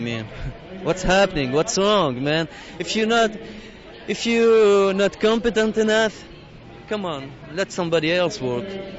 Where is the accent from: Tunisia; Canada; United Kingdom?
Tunisia; now in United States; I'm from Tunisia. I came here to study.